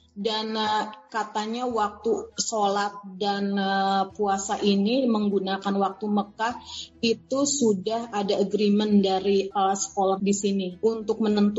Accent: Serang, Banten, Indonesia; moved away as an adult; now in Alaska, United States; saya berasal dari Indonesia, Serang, Banten. Saya sudah berada di Amerika selama 20 tahun dan sudah tinggal di Alaska selama 10 tahun.

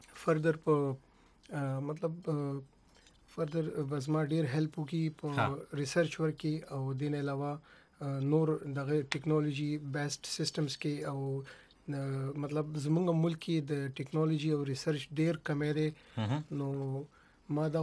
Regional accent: Khyber Pakhtunkhwa, Pakistan; moved away as an adult; also born or lived in Peshawar; now in United States; ز بیسیکلی د مومن ایجنسی د میچنای علاقې کغون تحصیل نه تعلق لرم او رهایش مونږ په پیښور کې دی

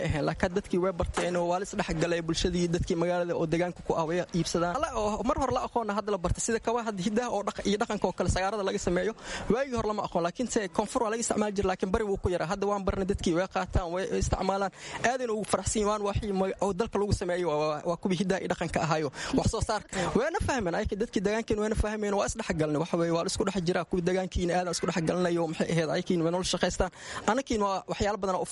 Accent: Bari, Somalia; ka imaaday gaar ahaan magaalada Muqdisho, laakiin asal ahaan Bara waan kasoo jeedaa, reer Bara waan ahay.

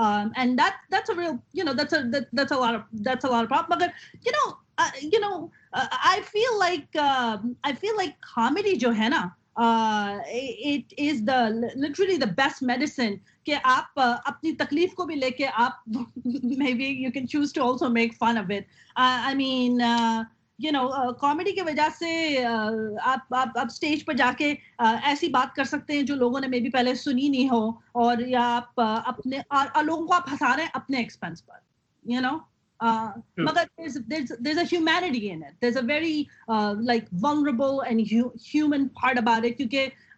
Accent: Karachi, Sindh, Pakistan; میں کراچی میں پلی بڑی ہوئی

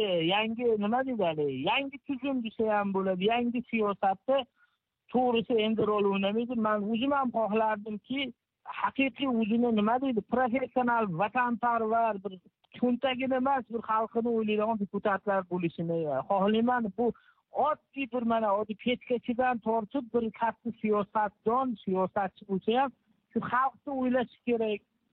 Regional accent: Rishton, Fergana Region, Uzbekistan; o'zimni qishlog'im endi Rishton tumani deydi

